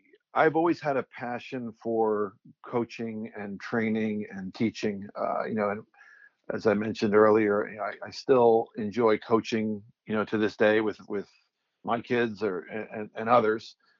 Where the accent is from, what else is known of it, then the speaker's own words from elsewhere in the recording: New Jersey, United States; So yeah, I'm from New Jersey, and my wife and I are both from New Jersey. We moved a couple of times for different career opportunities to Pittsburgh and Chicago.